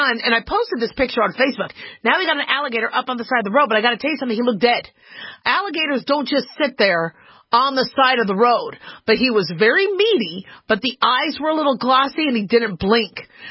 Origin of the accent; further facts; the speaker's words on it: California, United States; okay, I grew up in California. So the beaches are different in California than they are in Florida.